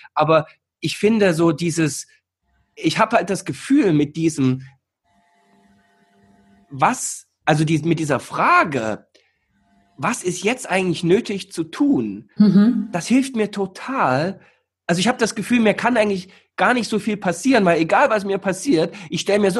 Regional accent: East Germany, Germany

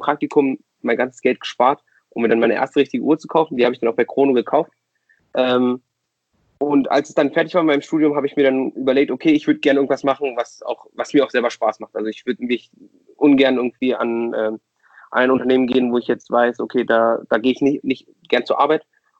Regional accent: Berlin, Germany; Ich bin geboren in Berlin. Aufgewachsen und geboren in Berlin.

